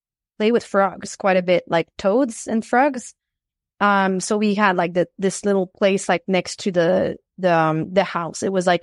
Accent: Quebec, Canada; Yeah, I'm from Quebec.

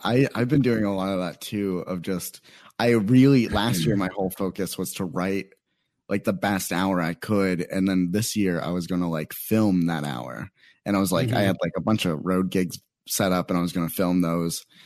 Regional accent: Phoenix, Arizona, United States; I'm new here. I'm from Phoenix. You know, it's hot there.

